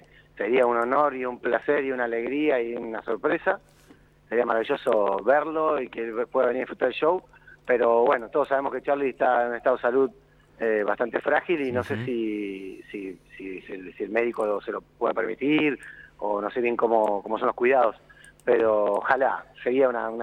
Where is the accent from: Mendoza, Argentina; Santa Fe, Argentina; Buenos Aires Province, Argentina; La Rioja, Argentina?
Santa Fe, Argentina; Rosario; todos los que conformamos … somos músicos de Rosario, de 20 años de trayectoria